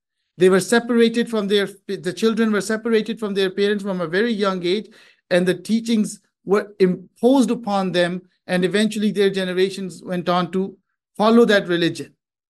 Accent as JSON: {"language": "English", "country": "Canada", "tie": "born or raised there", "said": "I, growing up in Canada"}